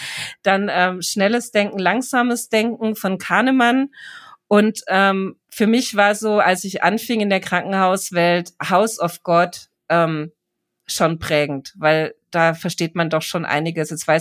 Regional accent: Southern Germany, Germany; als in meiner Heimat Süddeutschland.

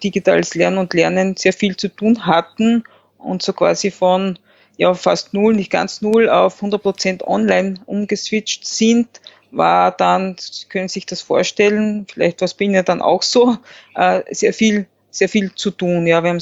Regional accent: Austria; Im Nachhinein ist man immer gescheiter, so der Spruch bei uns in Österreich.

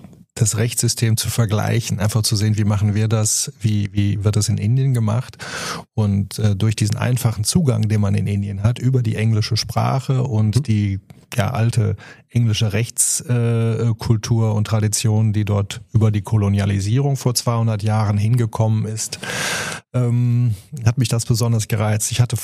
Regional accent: Boppard, Rhineland-Palatinate, Germany; Ich komme ursprünglich aus Boppard am Rhein, also bei Koblenz gelegene kleine, wunderschöne Stadt.

